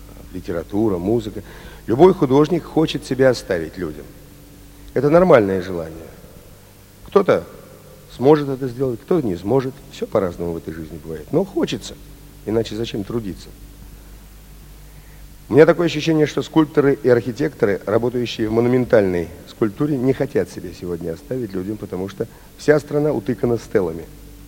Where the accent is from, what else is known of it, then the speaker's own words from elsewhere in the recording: Saint Petersburg, Russia; Ленинград — это мой родной город, который я люблю, в котором я родился, вырос и живу